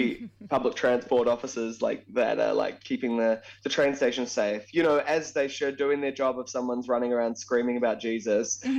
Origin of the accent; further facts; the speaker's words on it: Auckland, New Zealand; now in Melbourne, Australia; talking to the beautiful people of Auckland, Tamaki Makaurau, my hometown.